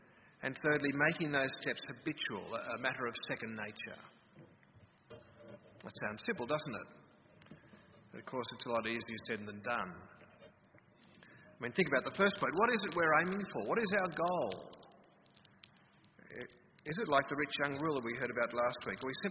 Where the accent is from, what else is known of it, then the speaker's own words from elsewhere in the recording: Sydney, New South Wales, Australia; Sorry, I come from Sydney.